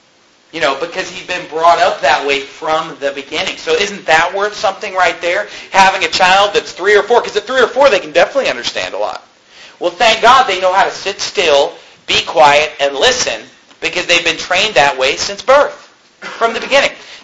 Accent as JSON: {"language": "English", "town": "Sacramento", "region": "California", "country": "United States", "tie": "born or raised there", "said": "that I grew up with, okay, in Sacramento, California, 90-some percent of the kids and teens that I grew up with in Sacramento, California"}